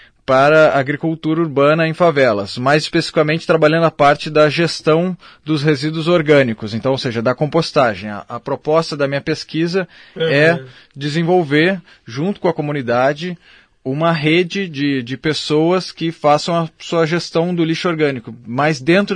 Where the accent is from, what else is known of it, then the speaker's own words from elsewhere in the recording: Porto Alegre, Rio Grande do Sul, Brazil; moved away as an adult; now in Rio de Janeiro, Brazil; eu sou de Porto Alegre, na verdade. Eu estudei design em Porto Alegre, numa universidade chamada Uniriter. Uhum. E depois eu fui para o Rio de Janeiro, em 2013, fazer um mestrado, e acabei ficando